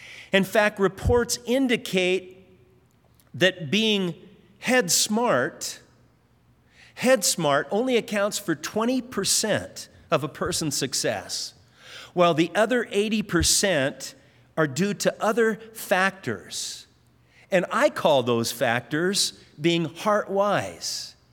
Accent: Hawaii, United States; And we said, "Yeah, we're from Hawaii."

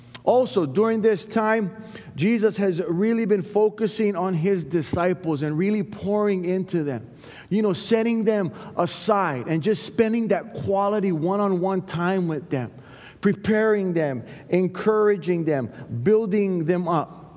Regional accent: Waianae, Hawaii, United States; I was fellowshipping here for a while, my family and I, and the Lord, we're from Waianae, and the Lord said, hey, no, you're staying here.

